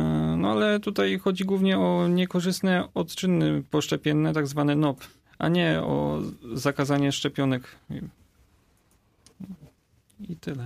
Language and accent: Polish; Żagań, Lubusz Voivodeship, Poland; moje rodzinne miasto Żagań jest niedostatecznie promowane pod względem turystycznym